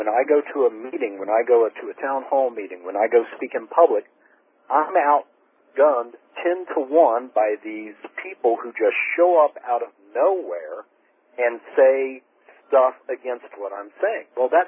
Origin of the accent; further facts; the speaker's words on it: Florida, United States; also born or lived in Virginia; now in California, United States; I grew up in Florida, and I left Florida the year that concealed carry shall issue was enacted.